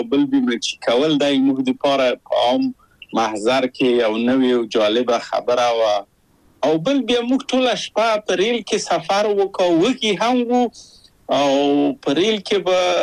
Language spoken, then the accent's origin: Pashto; Kabul, Afghanistan; moved away as an adult; now in Czechia